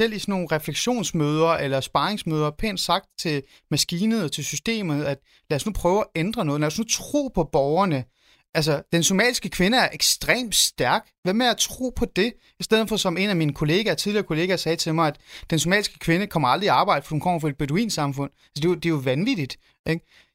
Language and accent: Danish; Ålsgård, Capital Region of Denmark, Denmark; der voksede op i Ålsgård. Når folk spurgte mig, hvor jeg kom fra, så sagde jeg, at jeg kommer fra Ålsgård.